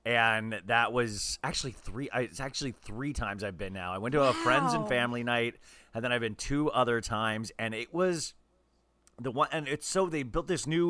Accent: California, United States; Woo! I'm from California.

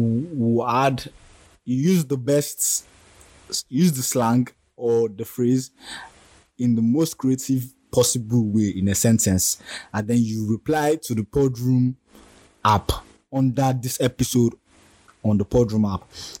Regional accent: Nigeria; As a Nigerian, always ask these following questions.

